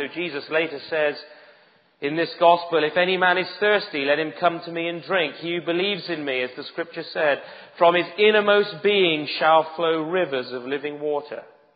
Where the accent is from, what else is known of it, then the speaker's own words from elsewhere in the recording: United Kingdom; because I'm British, you haven't got one of those there